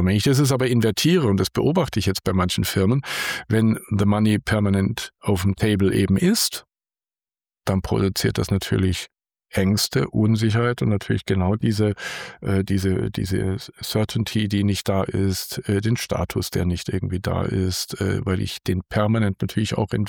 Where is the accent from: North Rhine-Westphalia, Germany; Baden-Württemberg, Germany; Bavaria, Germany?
Baden-Württemberg, Germany; Als Schwabe irgendwie ist das nicht unbedingt mein Naturell.